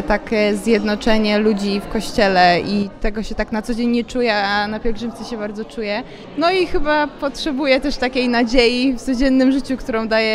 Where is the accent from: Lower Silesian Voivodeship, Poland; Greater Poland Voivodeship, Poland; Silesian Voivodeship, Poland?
Greater Poland Voivodeship, Poland; Odolanów; Po pierwsze, pochodzę tutaj z Odolanowa, więc zdecydowanie jest mi ona najbliższa.